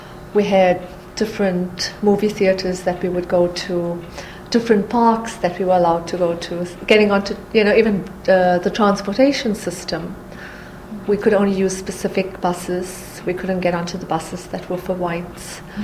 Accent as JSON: {"language": "English", "country": "South Africa", "tie": "born or raised there", "moved": "as an adult", "lives_now": "Woodbury, United States", "said": "I was born in South Africa and moved to Minnesota 15 years ago, and I now live in Woodbury."}